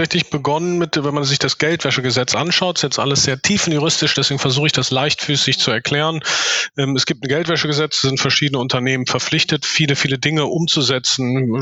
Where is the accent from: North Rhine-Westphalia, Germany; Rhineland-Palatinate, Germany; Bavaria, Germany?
North Rhine-Westphalia, Germany; Cologne; Ich komme hier aus Köln, wo auch die Firma sitzt.